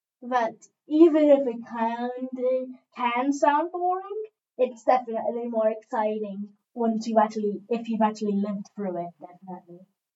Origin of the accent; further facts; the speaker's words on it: Brazil; also born or lived in Mexico / United States / United Kingdom; I was born in Brazil, went to Mexico, went to America, went to England. I've also been to Cuba and Miami